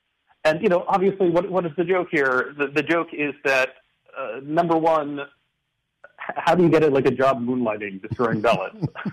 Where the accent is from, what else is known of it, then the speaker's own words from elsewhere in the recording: Bethesda, Maryland, United States; I grew up just outside Washington, D.C., so I am quite familiar with the foibles of the U.S. government.